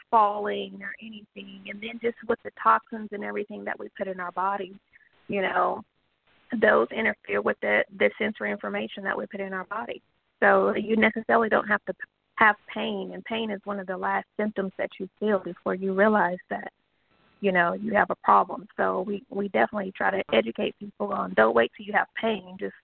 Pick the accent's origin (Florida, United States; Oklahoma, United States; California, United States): Oklahoma, United States; now in Dallas, United States; I am originally from Oklahoma. I attended the University of Oklahoma and then transferred here to go attend Parker University.